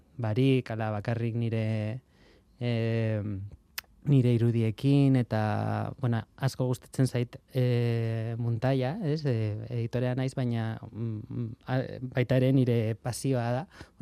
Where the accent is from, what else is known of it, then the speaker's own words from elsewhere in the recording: Karrantza, Basque Country, Spain; moved away; ni nire jaioterrira berriz joan nintzen Karrantzaranan eta bueno egon naiz uste dut Euskal Herritik kanpo ba igual 15 urte ala holako zerbait eta berriz nire herrira itzultzean